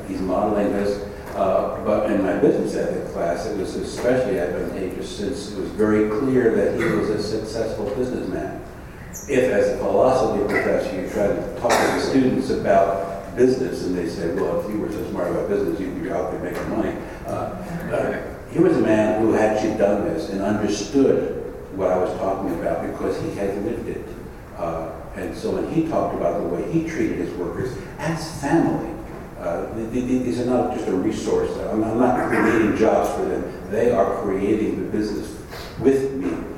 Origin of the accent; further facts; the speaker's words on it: New Jersey, United States; You're from New York, I'm from North Jersey, and so when we get into it, the students are wondering what language we're speaking.